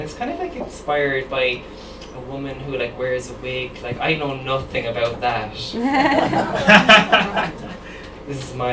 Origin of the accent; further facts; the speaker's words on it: Ireland; growing up in Ireland and being a little queen. I was born May 6th, 1992.